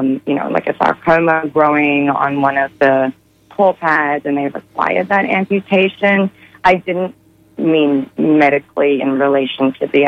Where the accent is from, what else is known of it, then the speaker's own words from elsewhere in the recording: Australia; I'm originally from Australia, as you mentioned